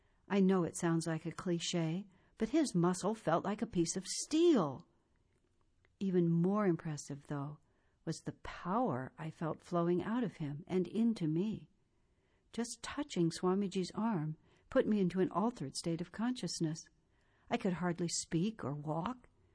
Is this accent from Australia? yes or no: yes; Australia; She is American, but I'm from Australia. Down under, we don't much like authority figures